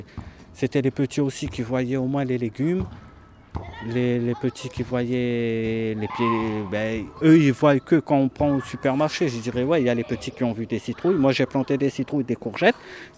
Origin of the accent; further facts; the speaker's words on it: Réunion, France; je venais de la Réunion